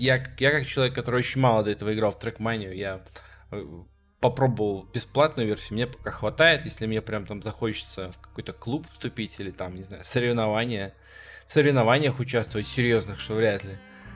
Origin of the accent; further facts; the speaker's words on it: Belarus; Я из Беларуси, например.